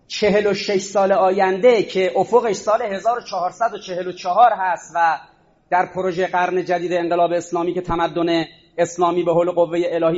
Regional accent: Iran; آقا ما ایرانی هستیم

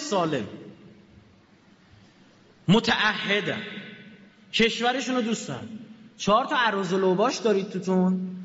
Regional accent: Iran; ما ایرانیم. 500 سال زمان شاه عباس اومدیم اینجا، قبلش هم از خارج نیومدیم، همون موقع هم از ایران اومدیم، از شمال غرب ایران اومدیم مرکز ایران. ما قوم ایرانی هستیم.

